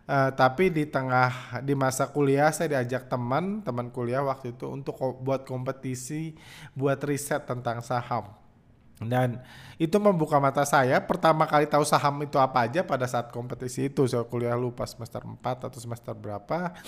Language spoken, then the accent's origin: Indonesian; Bandung, West Java, Indonesia; also born or lived in Jakarta / Brazil; Saya lahir di Jakarta, terus tinggal di Bandung. Udah itu saya ke Brazil, udah itu ke Indonesia lagi waktu kuliah. Saya kuliah di Bandung, di Parahyangan, jurusan manajemen keuangan.